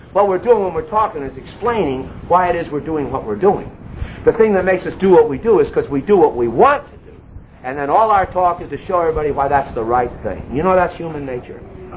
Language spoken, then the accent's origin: English; New England, United States; Now, I come from New England. New Englanders are independent.